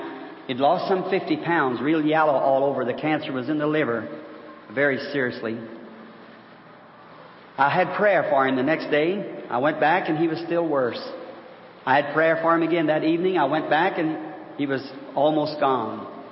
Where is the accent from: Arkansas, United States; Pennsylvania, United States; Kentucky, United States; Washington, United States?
Kentucky, United States; born there; I was born in Kentucky.